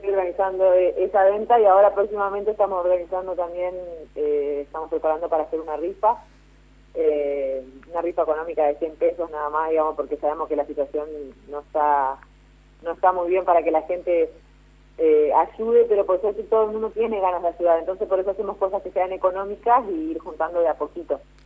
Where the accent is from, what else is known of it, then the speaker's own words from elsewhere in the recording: Paraná, Entre Ríos, Argentina; Sí, de acá de Paraná.